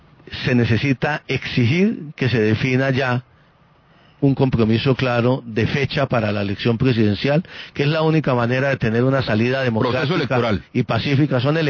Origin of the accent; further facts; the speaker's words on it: Colombia; Aquí nosotros, como colombianos